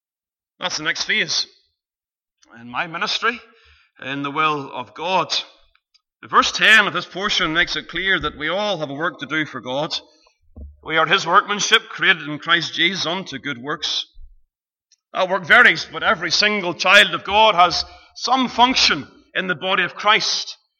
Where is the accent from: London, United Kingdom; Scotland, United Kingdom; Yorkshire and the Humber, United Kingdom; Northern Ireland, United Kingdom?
Northern Ireland, United Kingdom; Ballymena; I was raised in the Baptist church in Ballymena